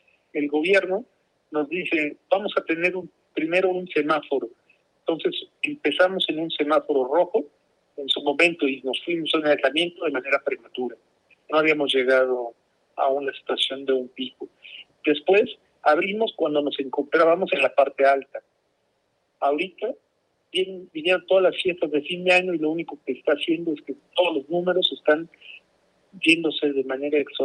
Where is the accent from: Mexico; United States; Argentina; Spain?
Mexico; realmente nos vemos muy complicados como mexicanos